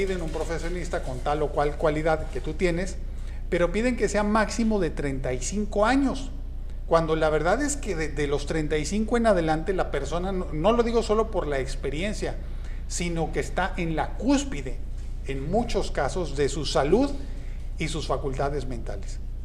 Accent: Mexico; a pesar de que voy a sonar como macho mexicano

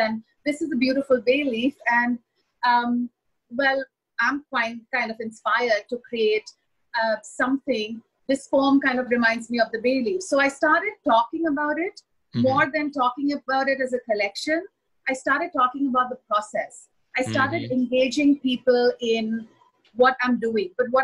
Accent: India; all the things that I grew up in India

